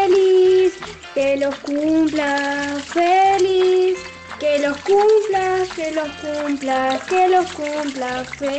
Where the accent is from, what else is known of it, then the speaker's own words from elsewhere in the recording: Bernal, Buenos Aires Province, Argentina; de Bernal, tengo 10 años.